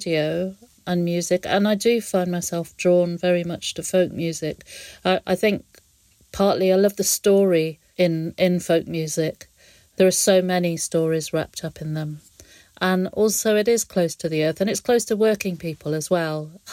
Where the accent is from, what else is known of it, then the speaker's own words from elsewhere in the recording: Evesham, West Midlands, United Kingdom; also born or lived in Broadway; I grew up in Evesham and then moved to Broadway, to the Cotswolds.